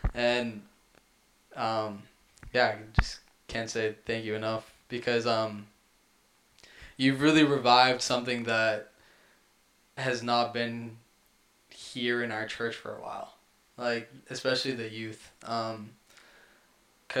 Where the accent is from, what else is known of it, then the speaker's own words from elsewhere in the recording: Massachusetts, United States; we grew up in the Adventist Church in Massachusetts specifically. So we know, like, how things go around here and stuff like that.